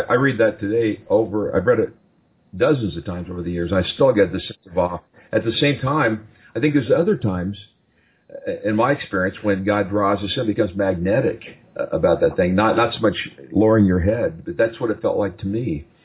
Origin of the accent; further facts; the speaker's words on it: Midwest, United States; And I grew up in the Midwest. I've seen this exact thing before many times.